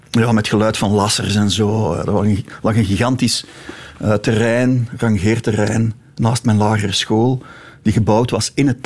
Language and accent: Dutch; Ghent, Flanders, Belgium; Ik ben opgegroeid in Gent, Gentbrugge, in de Sint-Eligius parochie. We hadden twee wijken, Arsenaal en Moskou.